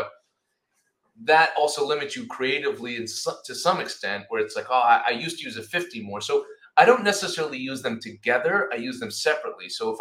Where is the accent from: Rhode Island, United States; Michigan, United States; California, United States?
Rhode Island, United States; I'm very proud that I didn't use my accent right there, because I'm from Rhode Island.